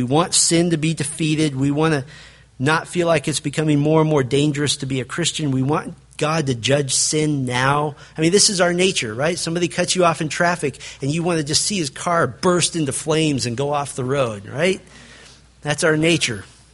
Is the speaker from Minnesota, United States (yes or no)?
no; Springfield, Missouri, United States; born there; I was born in Springfield, Missouri. It is the heart of the Midwest. It's a beautiful area with caves all over the place, just north of one of the most beautiful areas of the Ozarks.